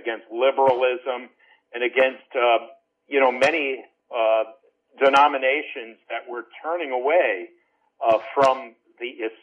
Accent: Connecticut, United States; I then went off to Bible college in Minnesota. I'm originally from Connecticut.

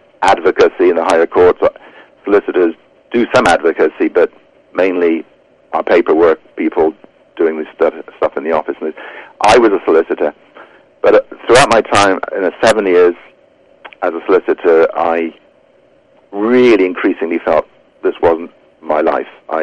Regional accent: Wales, United Kingdom; also born or lived in London; he was living in London when I was born. He was a minister in a Welsh-speaking church in London. But I was brought back. We went back to Wales. I was brought up in Wales.

